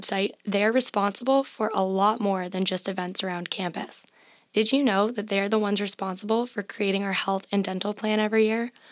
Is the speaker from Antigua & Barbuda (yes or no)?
no; Innisfil, Ontario, Canada; The closest I ever got to being a part of a student council is when I ran for it back in high school in my hometown, Innisfil, Ontario.